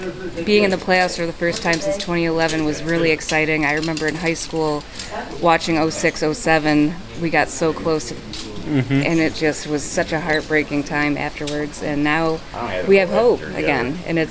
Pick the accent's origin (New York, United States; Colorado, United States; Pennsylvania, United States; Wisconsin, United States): New York, United States; North Tonawanda; I'm from North Tonawanda.